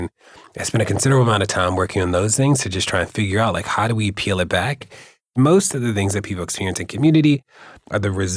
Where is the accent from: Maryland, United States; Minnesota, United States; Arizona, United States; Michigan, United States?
Maryland, United States; Baltimore; I grew up in Baltimore.